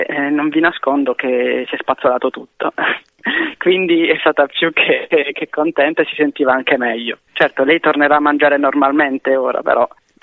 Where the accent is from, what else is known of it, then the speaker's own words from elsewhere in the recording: Bari, Apulia, Italy; now in Prato, Italy; io sono di origine di Bari, quindi la città del pesce, della mozzarella, quindi è molto strano per me tornare lì giù. Ora però vivo a Prato.